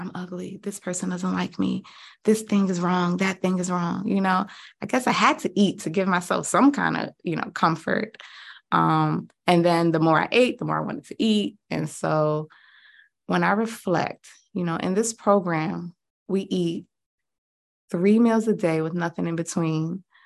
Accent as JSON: {"language": "English", "town": "New York City", "region": "New York", "country": "United States", "tie": "born or raised there", "said": "I grew up in New York City. Like I said, I was always a big girl, right? Everything was about my snacks growing up."}